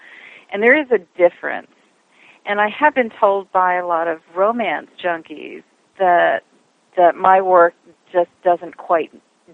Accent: Texas, United States; now in New York, United States; I live in New York now, and I've been here for most of my life, but I grew up in South Texas, and when we were kids, my father would take each of us, as we turned 12, kind of as a coming of age kind of thing, to Mexico

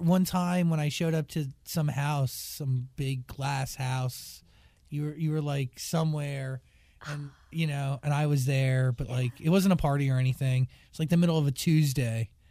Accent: New Jersey, United States; I am also from New Jersey.

